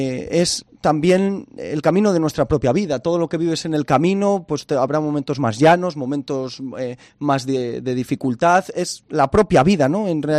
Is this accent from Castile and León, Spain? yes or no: yes; Astorga, Castile and León, Spain; also born or lived in Vega de Espinareda; es un berciano adoptado en Astorga, nací en Vega de Espinareda, me bautizaron allí, pero pronto me fui para Astorga.